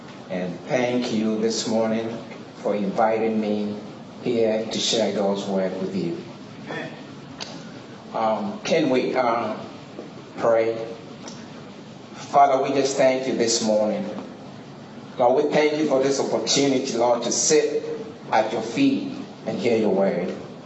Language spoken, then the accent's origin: English; Ghana; now in United States; I'm from West Africa, Ghana, West Africa, and I have been here in the United States since 91.